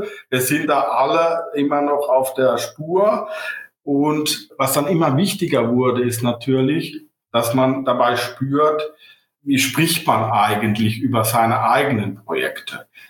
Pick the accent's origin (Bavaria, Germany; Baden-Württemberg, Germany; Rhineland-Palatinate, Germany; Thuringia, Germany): Rhineland-Palatinate, Germany; now in Cologne, Germany; Bin ein Pfälzer, bin kein Kölschung, ja, und bin ja in der Nähe geboren worden